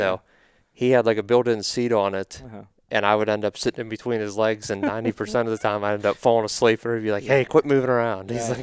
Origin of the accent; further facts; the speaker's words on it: Hollandtown, Wisconsin, United States; I am from born and raised in Hollandtown, not too far here from Marcus. And like I said, I've been there all my life.